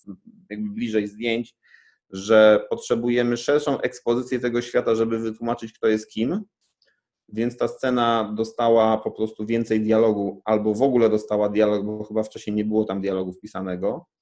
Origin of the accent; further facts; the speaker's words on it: Katowice, Silesian Voivodeship, Poland; no ja pochodzę z Katowic, nie do końca jestem Ślązakiem, bo rodzina mojej mamy nie jest ze Śląska